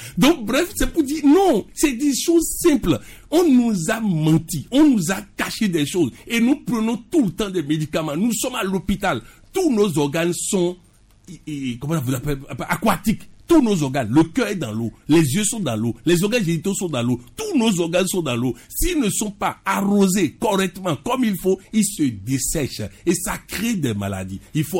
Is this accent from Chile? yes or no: no; Benin; Je suis originaire du Bénin.